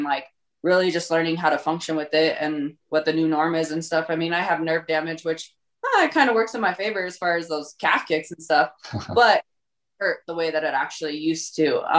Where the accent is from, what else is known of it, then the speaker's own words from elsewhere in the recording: Colorado, United States; Born and raised in Colorado.